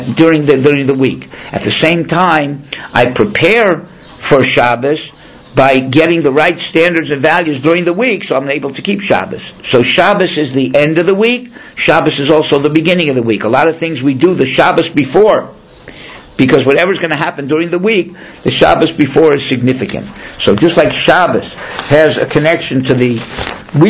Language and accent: English; Miami, Florida, United States; I came from Miami. Grew up in Miami.